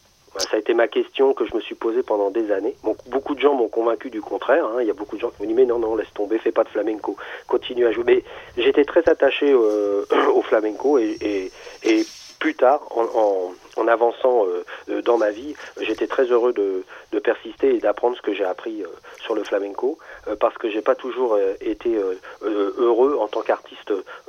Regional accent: France; parce que j'habitais en France, je suis né en France

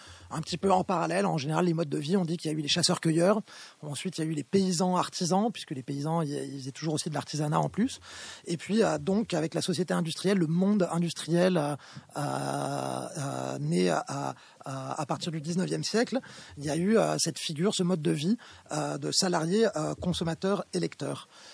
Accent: Paris, Île-de-France, France; born there; Moi, je suis né à Paris

